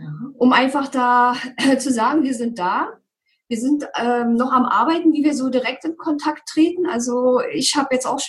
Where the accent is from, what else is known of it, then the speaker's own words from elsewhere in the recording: Berlin, Germany; Ja, also ich komme aus Berlin.